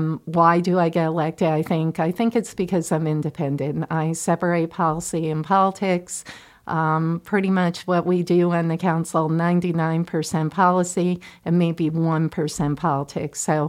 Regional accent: United States; So I was born and raised here in North Central, and certainly those days it was much different.

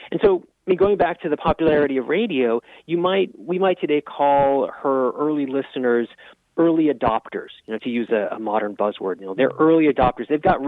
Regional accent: Boston, Massachusetts, United States; I'm actually from Boston, where she, you know, broadcast her program

